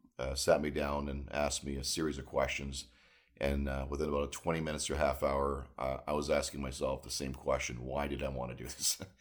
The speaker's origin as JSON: {"language": "English", "town": "Toronto", "region": "Ontario", "country": "Canada", "tie": "born or raised there", "said": "I was born in Canada and grew up in Toronto."}